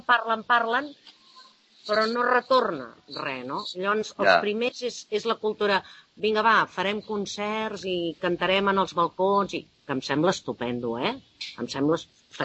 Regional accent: Barcelona, Catalonia, Spain; born there; now in Sant Cugat, Spain; Jo vaig néixer a Barcelona, Vull dir, és d'allò que passa, ets de Sant Cugat? Sí. Però hi ha gent que et diu, no, però nascut a on? No, a Barcelona.

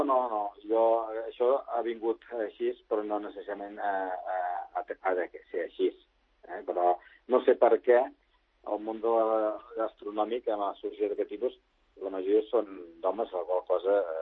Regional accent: Sant Cugat del Vallès, Catalonia, Spain; jo sóc de Sant Cugat de sempre.

